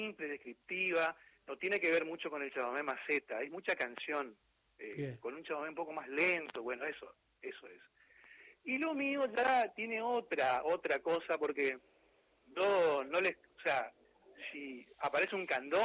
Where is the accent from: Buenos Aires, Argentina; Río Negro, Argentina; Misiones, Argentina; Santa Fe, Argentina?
Misiones, Argentina; Monte Carlo; now in Posadas, Argentina; Yo soy nacido en Monte Carlo, viví ahí hasta que me vine a estudiar música a Posadas, Misiones, a la capital. Y bueno, y después ya me fui quedando por acá, ahora vivo en Posadas